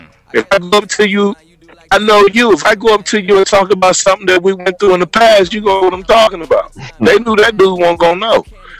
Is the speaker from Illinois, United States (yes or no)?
yes; Chicago, Illinois, United States; I'm from Chicago.